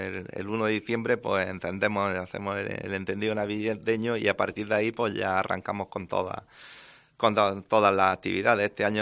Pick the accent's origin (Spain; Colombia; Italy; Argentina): Spain; Torrenueva Costa, Andalusia; pues empezarán esas obras con ese cambio tan importante para mi pueblo, para el pueblo de Torrenueva Cuesta.